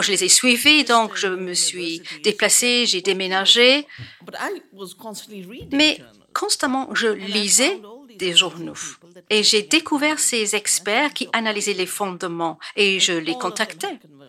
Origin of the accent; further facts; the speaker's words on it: India; also born or lived in Bangalore; Moi, je viens de l'Himalaya. C'est le début de toutes nos grandes rivières, le Gange et les quatre tributaires.